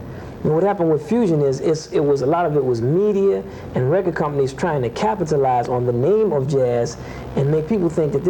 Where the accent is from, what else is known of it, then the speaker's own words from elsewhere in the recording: New Orleans, Louisiana, United States; Like, when I grew up in New Orleans, my father was the jazz teacher at the New Orleans Center for Creative Arts High School.